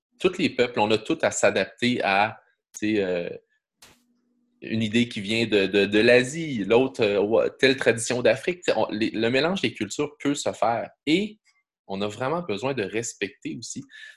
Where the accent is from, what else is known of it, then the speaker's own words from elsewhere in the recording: Quebec, Canada; mais en tant que Québécois, c'était aussi l'histoire des pauvres francophones.